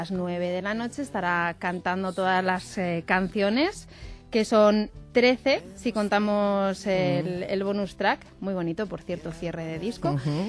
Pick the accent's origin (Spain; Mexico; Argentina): Spain; Madrid, Community of Madrid; Yo soy madrileña.